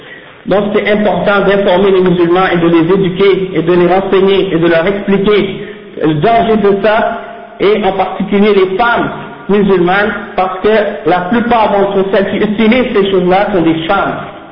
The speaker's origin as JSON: {"language": "French", "country": "Haiti", "said": "moi-même, dans mon pays d'origine, en Haïti"}